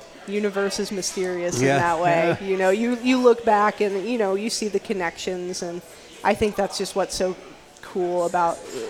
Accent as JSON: {"language": "English", "region": "Indiana", "country": "United States", "said": "I'm from Indiana, so basketball, like, everybody plays basketball, right?"}